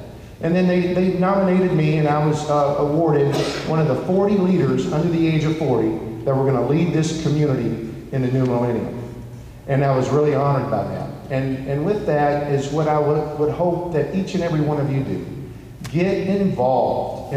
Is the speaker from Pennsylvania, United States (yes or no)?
no; Louisville, Kentucky, United States; But I was born and raised right here in Louisville, down on Cane Run Road.